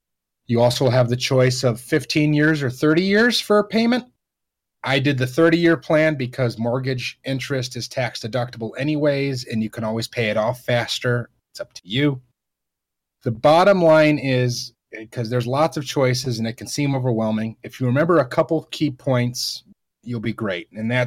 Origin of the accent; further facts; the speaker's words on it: Indiana, United States; But in my home state of Indiana, you can buy a house for $50,000, a single-bedroom little shack, and it's yours.